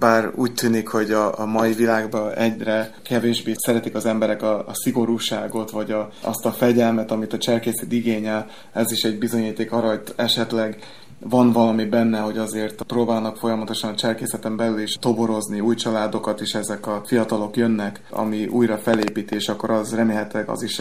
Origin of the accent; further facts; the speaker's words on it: New Jersey, United States; Ahol én nőttem fel New Jersey-ben, ott is volt hasonló cserkész csapat, magyar iskola, meg néptánc csoportok.